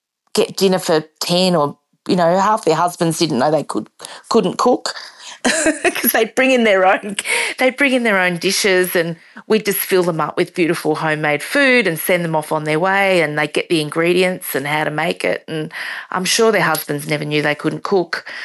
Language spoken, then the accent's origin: English; Yarrawonga, Victoria, Australia; also born or lived in Queensland; I am from Yarrawonga is where I am. So I'm not quite the High Country. I'm down on the flatlands, but still northeast Victoria. I just came to be here because I lived in Queensland for 16 years